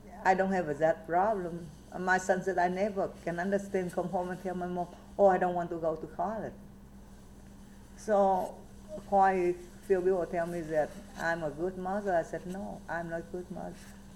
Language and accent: English; Vietnam; English is a second language; sometimes when I come home from Saigon, go to school from Saigon, sometimes if I fly then I don't see it. That sometimes if I take a bus, then I can see on. See, my country very beautiful.